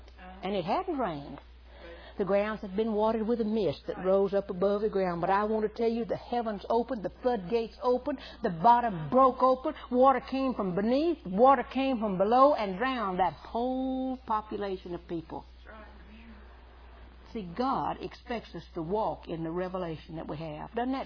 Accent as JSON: {"language": "English", "country": "United States", "said": "And it's a wonderful nation. I'm proud I'm an American."}